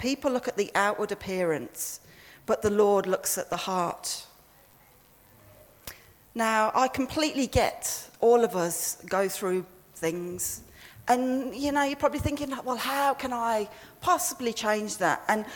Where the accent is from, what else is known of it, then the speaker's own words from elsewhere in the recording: England, United Kingdom; when I was growing up in England